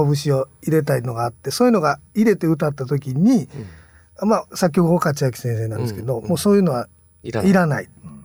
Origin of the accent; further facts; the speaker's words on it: Kansai, Japan; そうで僕関西出身なのにですね